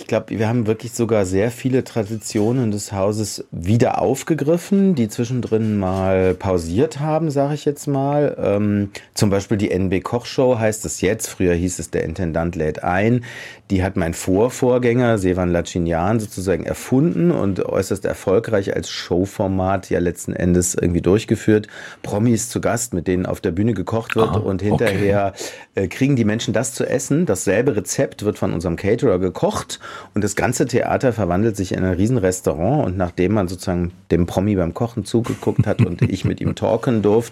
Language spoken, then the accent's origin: German; West Germany, Germany; Ich bin ja Wessi und ich muss sagen, ich fühle mich da ziemlich wohl.